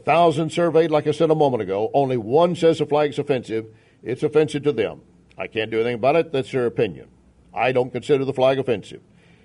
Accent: the South, United States; being a white boy growing up in the South

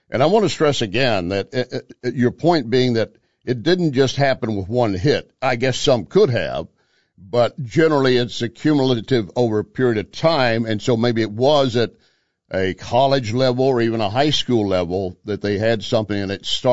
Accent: Texas, United States; And I grew up in Texas, and that is a sport.

